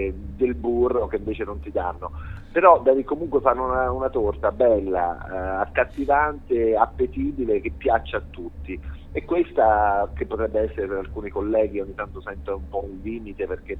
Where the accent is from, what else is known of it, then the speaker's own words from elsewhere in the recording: Tuscany, Italy; moved away as an adult; also born or lived in Germany / England; Io sono toscano di origine